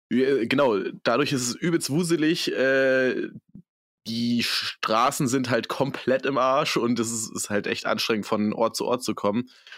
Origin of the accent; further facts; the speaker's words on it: Germany; accent: German; ich habe schon auch so einen Akzent, denke ich mal, so einen deutschen Akzent dadurch vielleicht.